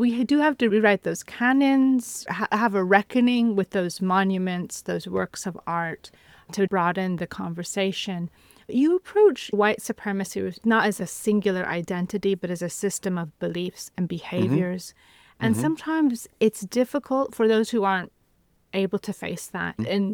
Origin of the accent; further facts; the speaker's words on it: United States; born there; moved away; I was born in America, though not living there now.